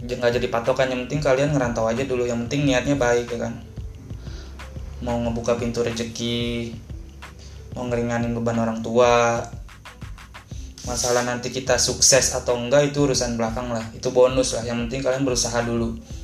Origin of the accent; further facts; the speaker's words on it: Depok, West Java, Indonesia; Daerah gue kan di Depok tuh.